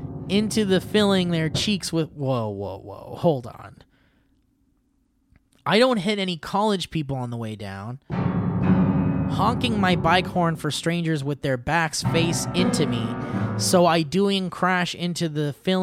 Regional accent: Ann Arbor, Michigan, United States; I was a Leal boy of 7 or 8 in my hometown of Ann Arbor, Michigan.

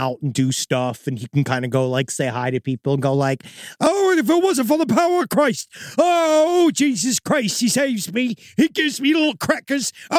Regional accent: Quebec, Canada; I came from Settle, which is a small city in northern Quebec

